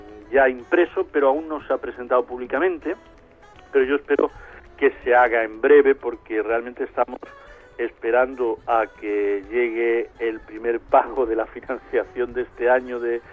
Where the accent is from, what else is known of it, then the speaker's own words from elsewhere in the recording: Spain; Nosotros somos españoles, nosotros somos gitanos.